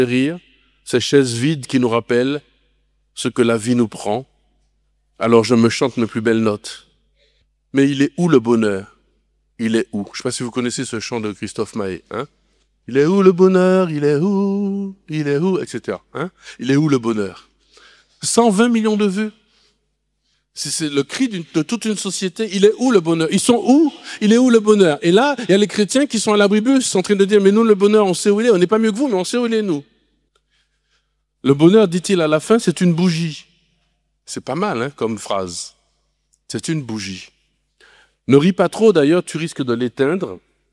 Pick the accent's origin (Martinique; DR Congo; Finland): Martinique